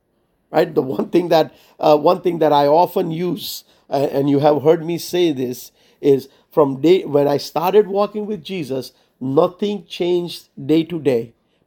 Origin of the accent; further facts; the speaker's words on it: India; I come from India.